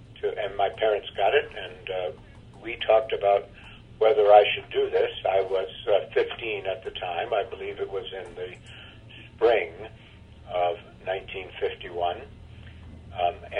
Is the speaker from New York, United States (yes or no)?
yes; Yorktown Heights, New York, United States; I grew up in Yorktown Heights, New York, which was kind of rural, not thoroughly rural, but for example, we lived in a house that had 4 acres